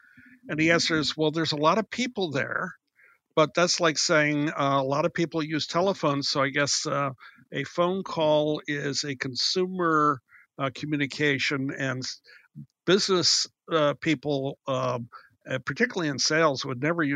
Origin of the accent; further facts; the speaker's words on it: Midwest, United States; Both you and I grew up in the Midwest where we had the space to walk around with a boombox on our shoulder.